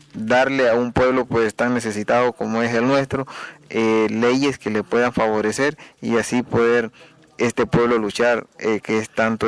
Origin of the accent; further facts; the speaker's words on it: Honduras; Como hondureño, pues siempre estamos a la expectativa de un mejor futuro